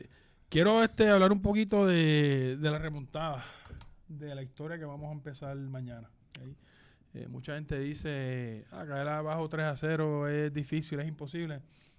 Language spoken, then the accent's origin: Spanish; Puerto Rico; also born or lived in United States; Yo estuve 20 años en Estados Unidos y yo era así como tú. Yo soy boricua y todo el mundo tiene que saberlo.